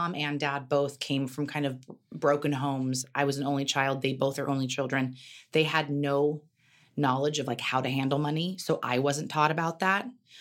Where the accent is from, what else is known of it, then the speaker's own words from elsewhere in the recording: Carmel, California, United States; I grew up in Carmel.